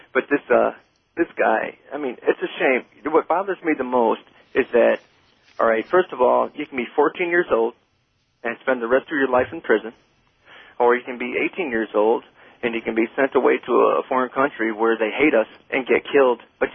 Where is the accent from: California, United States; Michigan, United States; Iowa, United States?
Michigan, United States; Detroit; now in Citrus Springs, United States; Yeah, Citrus Springs, and I'm originally from the Detroit area, and I miss you guys so much because this place down here is nothing but golf carts and old people.